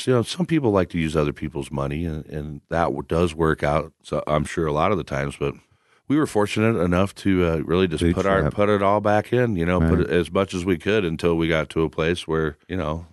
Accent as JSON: {"language": "English", "region": "Midwest", "country": "United States", "tie": "born or raised there", "said": "back in the day growing up in the Midwest, you know, we called it KB"}